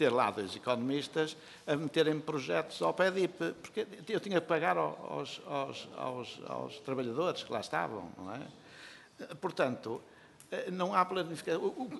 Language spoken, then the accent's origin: Portuguese; Norte, Portugal; Eu também sou do Norte, não é?